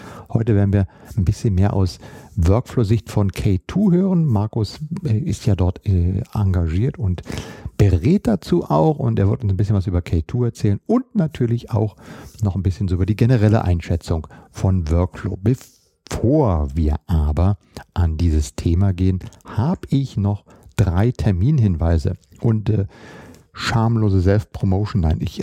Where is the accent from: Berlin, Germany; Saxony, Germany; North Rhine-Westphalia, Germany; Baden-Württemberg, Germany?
Berlin, Germany; born there; ich als geborener Berliner habe das alles mitgemacht.